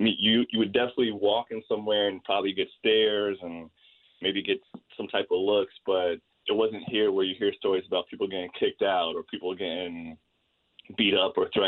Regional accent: Stamford, Connecticut, United States; I grew up in Stamford. It's a pretty diverse area compared to what most people perceive Connecticut to be.

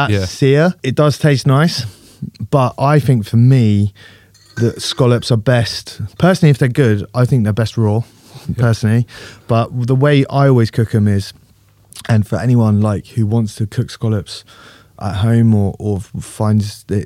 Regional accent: South West England, United Kingdom; We grew up in Cornwall

